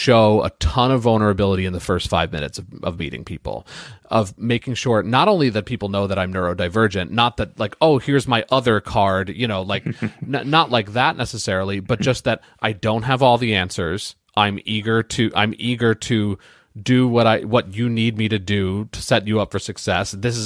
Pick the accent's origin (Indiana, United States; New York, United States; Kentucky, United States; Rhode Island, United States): New York, United States; Long Island; an autistic professor from my hometown on Long Island, New York